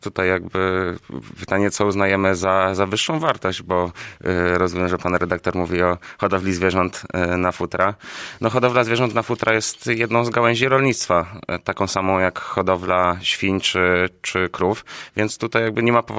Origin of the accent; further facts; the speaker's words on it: Nowy Sącz, Lesser Poland, Poland; Nowego Sącza, dokładnie.